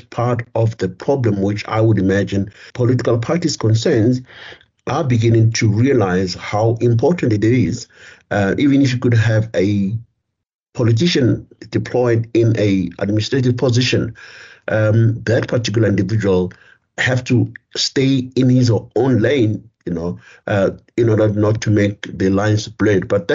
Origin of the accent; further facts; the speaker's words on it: South Africa; that seems to be what characterizes us as a South African